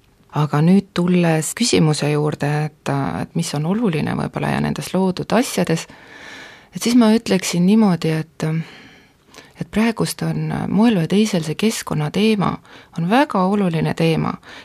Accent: Jõgeva, Jõgeva County, Estonia; ma tegelikult olen pärit Jõgeva linnast, sellisest väikesest linnast ja

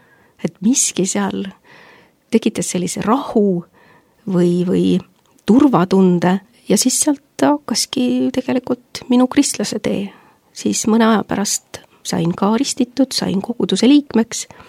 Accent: Kärla, Saare County, Estonia; Olen pärit Saaremaalt ja kunagi oli Kärla kandis, oli Luteri kirik, oli keset küla.

